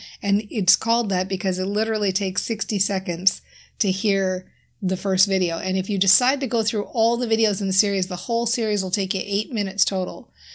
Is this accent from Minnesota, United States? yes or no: yes; Minnesota, United States; I'm from Minnesota. I think it's safe to say I'm probably the only expert in the mindset for entrepreneurs category that lives in Minnesota